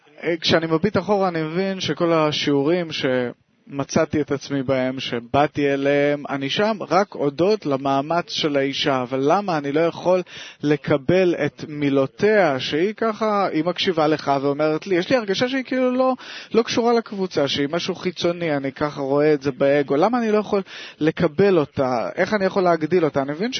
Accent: Kyiv, Ukraine; אני מקייב.

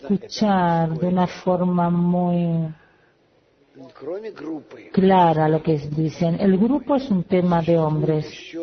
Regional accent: Ukraine; Spanish is a second language; de Ucrania.

